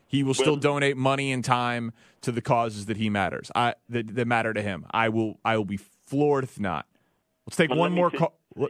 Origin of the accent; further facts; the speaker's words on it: Chicago, Illinois, United States; I'm from Chicago.